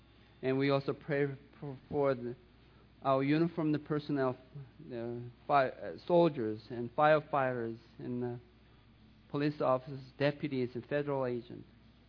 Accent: southern Sweden, Sweden; accent: Southern Swedish; English is a second language; In case you don't know that I'm from Southern Sweden, that's why I have a heavy accent.

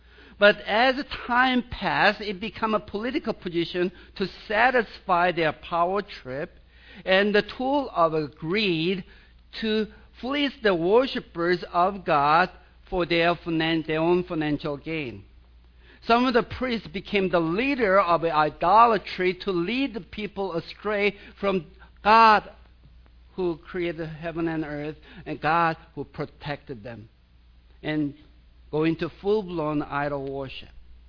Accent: Seoul, South Korea; While I was growing up in Seoul, South Korea, almost half century ago, that sounds awful, but it is

